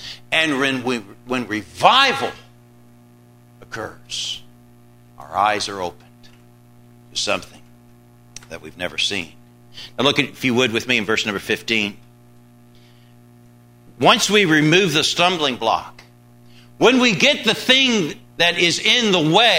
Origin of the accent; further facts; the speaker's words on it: England, United Kingdom; Growing up in England as a child